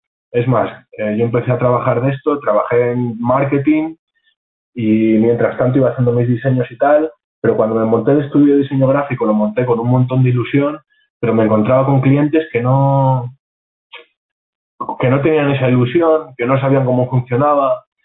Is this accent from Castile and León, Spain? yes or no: yes; La Bañeza, Castile and León, Spain; Aquí en La Bañeza, en mi pueblo, la gente no tiene mucho en cuenta esto